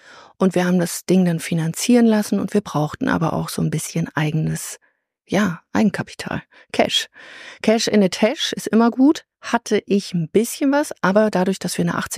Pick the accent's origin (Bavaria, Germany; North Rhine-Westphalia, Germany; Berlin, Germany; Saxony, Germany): Berlin, Germany; Ich bin nämlich aus Berlin.